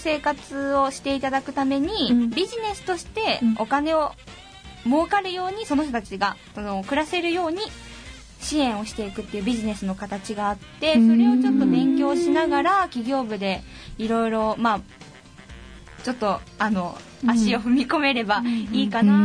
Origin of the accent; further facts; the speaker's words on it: Kitakyushu, Fukuoka, Japan; ちょっと家族でご飯でも行こうかなということで、地元の北九州に帰ろうかな、前半戦は、